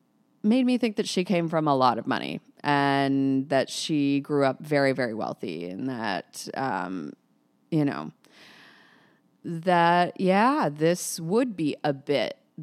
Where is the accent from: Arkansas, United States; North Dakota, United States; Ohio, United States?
Arkansas, United States; North Little Rock; it's a more rural area than even where I grew up in North Little Rock.